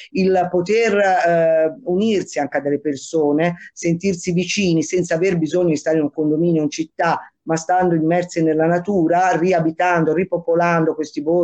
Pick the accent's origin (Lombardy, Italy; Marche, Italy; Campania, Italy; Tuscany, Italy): Tuscany, Italy; io sono toscana nei miei posti, prima nell'isola d'Elba, poi in campagna vicino a Pisa.